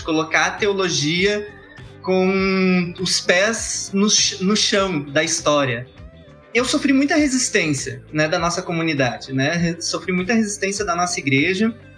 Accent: Porto Alegre, Rio Grande do Sul, Brazil; sou da periferia de Porto Alegre, né? Tenho uma origem que me identifica muito mais com os mais pobres

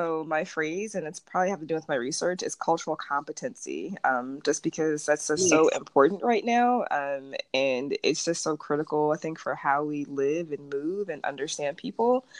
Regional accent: Detroit, Michigan, United States; moved away as an adult; also born or lived in Chicago / Arizona; now in California, United States; I am from Detroit, Michigan, and I kind of slowly made my way out west, doing my grad work in Chicago, then going to Arizona, and now here in California.

